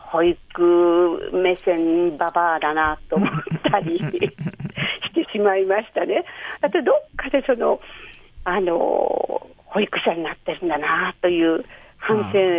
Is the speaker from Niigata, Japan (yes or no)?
yes; Nagaoka, Niigata, Japan; born there; 私の生まれは新潟長岡なんですけども、